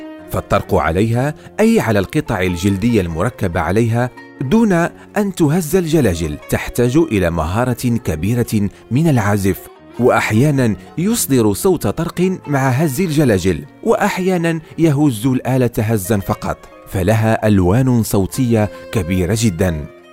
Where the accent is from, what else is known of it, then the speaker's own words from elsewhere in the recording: Morocco; بينما عندنا في المغرب وفي سوريا مثلا والشام هي اسمها الدف